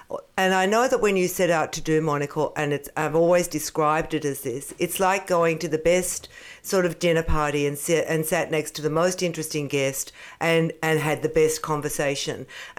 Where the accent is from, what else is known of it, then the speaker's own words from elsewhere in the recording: Australia; We're no longer apologising. We're no longer saying, oh, well, we're Australian.